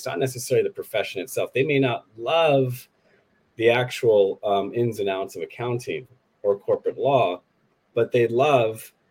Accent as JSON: {"language": "English", "region": "New England", "country": "United States", "tie": "born or raised there", "said": "And like, I grew up in New England, in the States."}